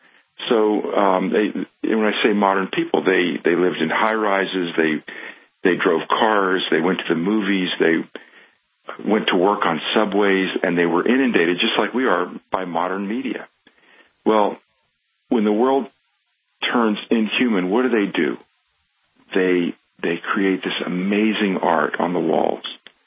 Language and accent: English; United States; there was a very warm feeling towards me as an American, because the role of America in World War I was very positive.